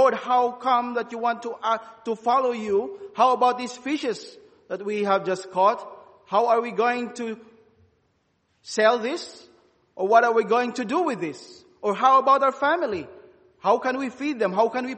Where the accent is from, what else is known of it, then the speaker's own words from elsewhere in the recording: Philippines; I am a Filipino. I was born into a very devout Roman Catholic family.